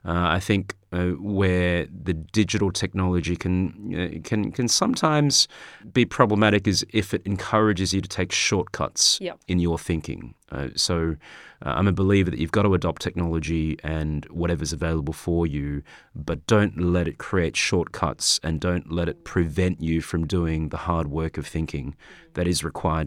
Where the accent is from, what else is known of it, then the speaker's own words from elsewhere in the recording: Australia; moved away as an adult; now in United Kingdom; I'm Australian, so I've come over from Australia.